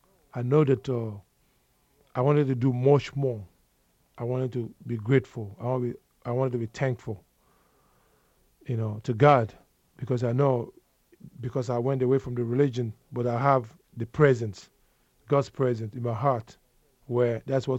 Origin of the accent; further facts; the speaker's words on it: Nigeria; Well, growing up in Nigeria was a wonderful experience because we loved to play.